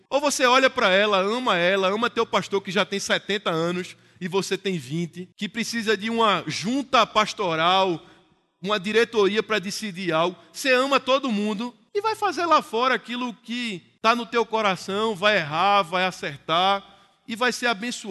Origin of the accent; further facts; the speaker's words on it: Northeast Region, Brazil; eu sou do Nordeste, eu amo você